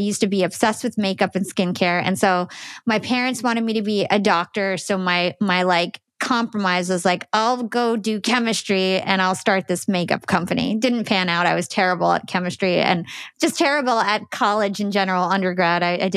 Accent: New Jersey, United States; also born or lived in Brooklyn, United States; Yes, I was born and raised in New Jersey.

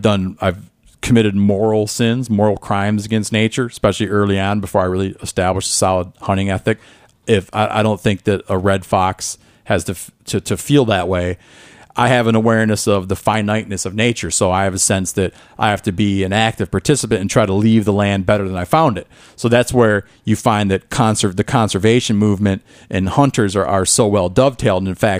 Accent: Midwest, United States; I grew up in the Midwest, man

